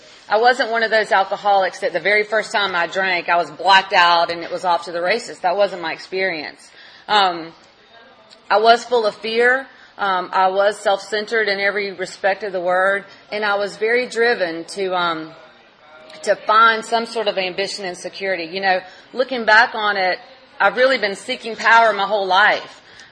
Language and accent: English; Georgia, United States; I ended up finishing with law school and moving back to my hometown down in South Georgia.